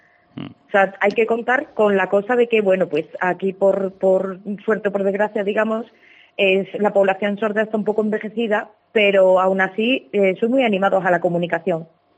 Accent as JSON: {"language": "Spanish", "town": "Badajoz", "region": "Extremadura", "country": "Spain", "said": "en Badajoz, porque yo soy de Badajoz y coincidí en el instituto cuando yo tenía pues, 16 años en bachillerato"}